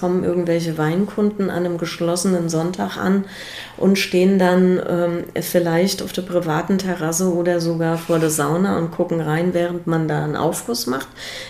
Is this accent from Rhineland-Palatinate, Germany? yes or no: yes; Appenheim, Rhineland-Palatinate, Germany; Jetzt ist Appenheim mein Heimatort und es ist mein Lebenstraum schon immer gewesen, in meinem Heimatort ein Restaurant zu eröffnen.